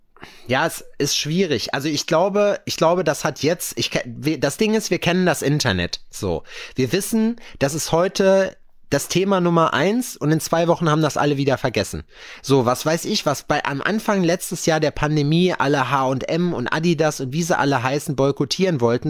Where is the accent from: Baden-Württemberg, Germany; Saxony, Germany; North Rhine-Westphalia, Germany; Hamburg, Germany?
North Rhine-Westphalia, Germany; Lüdenscheid; Und in Lüdenscheid da hinten, die Ecke, wo ich herkomme so.